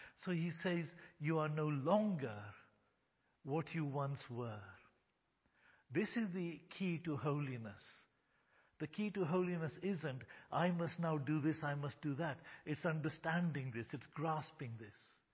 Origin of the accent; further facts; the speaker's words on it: Kenya; born there; Yes, Alan is a Yorkshireman. And yes, I am an Indian born in Kenya.